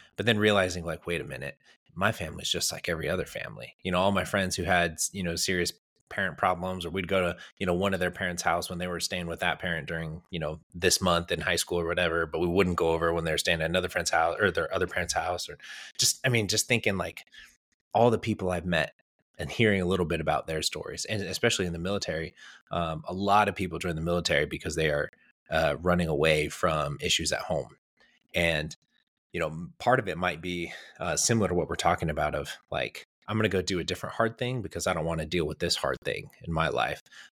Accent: Redlands, California, United States; I'm from Redlands in Southern California.

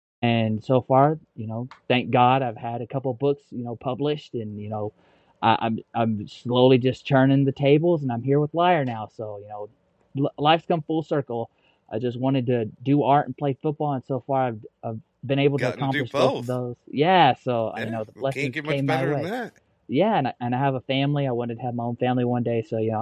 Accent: Magazine, Arkansas, United States; I grew up in Arkansas, went to school at a little tiny 964, population town called Magazine, Arkansas.

